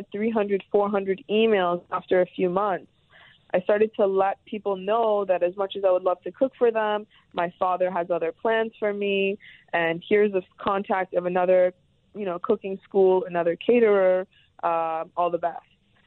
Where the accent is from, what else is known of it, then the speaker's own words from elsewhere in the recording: Los Angeles, California, United States; born there; first language Persian; English is a second language; So I was born here in Los Angeles. And Farsi was my first language.